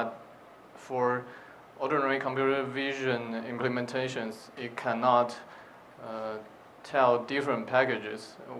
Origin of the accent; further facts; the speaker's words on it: Shenzhen, Guangdong, China; from China, Shenzhen. I'm a robotics engineer.